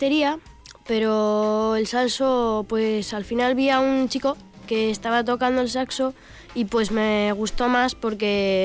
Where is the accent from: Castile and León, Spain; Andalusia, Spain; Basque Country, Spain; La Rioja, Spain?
La Rioja, Spain; Villavelayo; Pues yo soy de Villabelayo, bueno, uh-huh. Mi pueblo